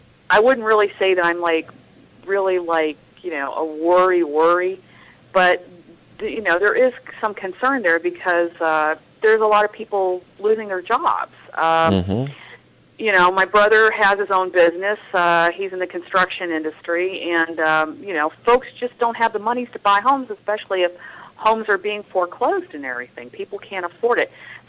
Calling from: Columbus, Ohio, United States; from Columbus.

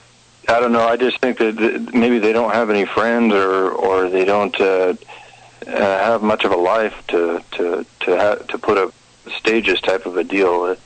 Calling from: Washington, United States; in Puget Sound.

